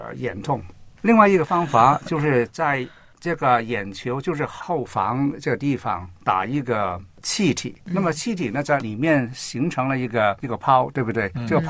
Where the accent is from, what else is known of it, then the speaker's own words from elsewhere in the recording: China; 所以呢，我们中国人如果